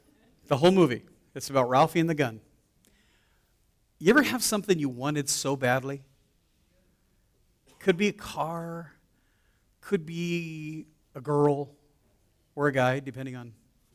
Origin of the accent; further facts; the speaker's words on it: California, United States; I didn't grow up in Ohio in snow. I grew up in Southern California. We saw snow on television.